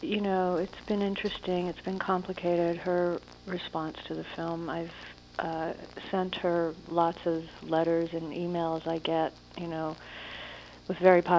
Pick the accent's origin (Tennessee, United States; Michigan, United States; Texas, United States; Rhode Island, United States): Rhode Island, United States; Newport; near my hometown in Newport, Rhode Island, in Jamestown, Rhode Island.